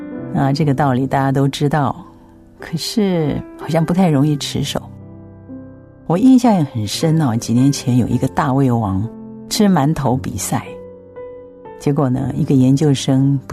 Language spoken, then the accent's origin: Chinese; Taiwan; 其实不只是我们这些在台湾长大的人对界限没有什么警觉